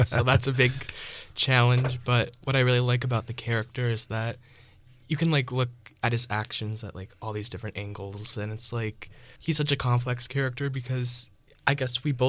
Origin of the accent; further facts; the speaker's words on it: Stevens Point, Wisconsin, United States; I'm from Stevens Point originally.